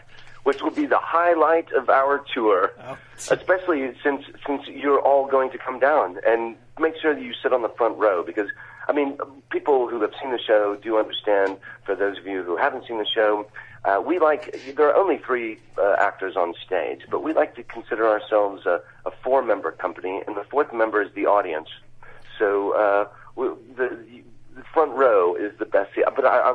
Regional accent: United States; As an American, people often try to, you know, pull one over on me

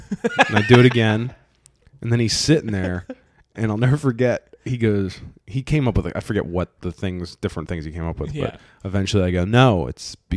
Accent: Midwest, United States; And at one point, he asked me where I was from originally. And I said, oh, I'm from the Midwest.

